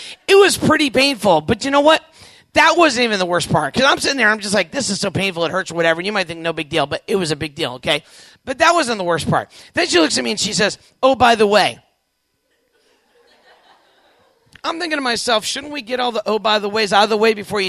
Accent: Warrenton, Virginia, United States; I grew up in Northern Virginia, a little town called Warrenton. It was a great place to grow up.

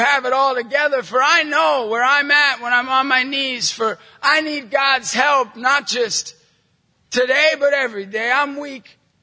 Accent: Erie, Pennsylvania, United States; If you go to my hometown in Erie, Pennsylvania, I'll be in the sheets line

